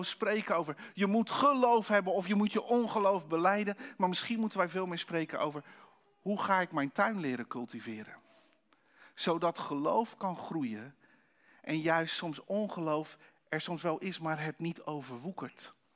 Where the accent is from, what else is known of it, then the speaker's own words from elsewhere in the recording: Netherlands; Maar wij als Nederlanders zijn, en misschien daarbuiten ook wel, maar we zijn zo goed om vooral klein te maken wat er gebeurt.